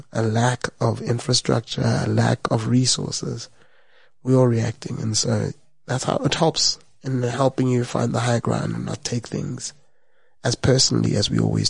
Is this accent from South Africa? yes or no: yes; South Africa; as a South African, I think you should read it as a book.